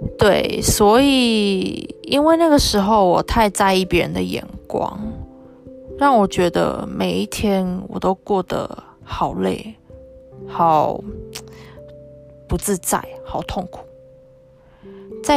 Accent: Taiwan; 也就是我们台湾人俗称的学，不是学测，是会考

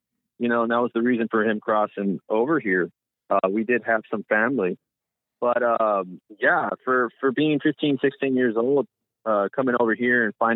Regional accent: Corpus Christi, Texas, United States; So I'm born and raised here, Corpus Christi.

